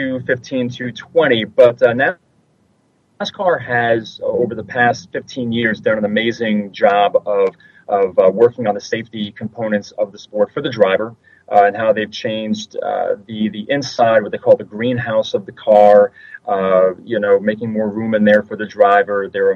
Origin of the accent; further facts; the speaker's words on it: New York, United States; I'm originally from New York